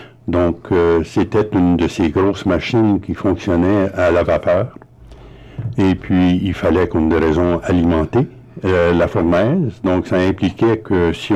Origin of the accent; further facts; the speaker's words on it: Saint-Jean-Baptiste, Canada; Je sais moi que je suis de Saint-Jean-Baptiste et puis des puits, ça n'existe pas.